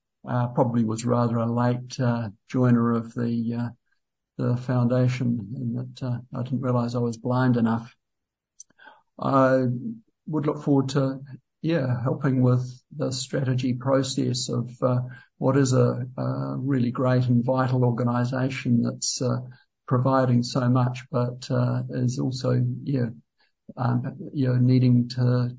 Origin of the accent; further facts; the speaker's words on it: Wellington, New Zealand; now in Wānaka, New Zealand; I'm mixed from Te Whanganui o Tara, Wellington, and currently in Wānaka.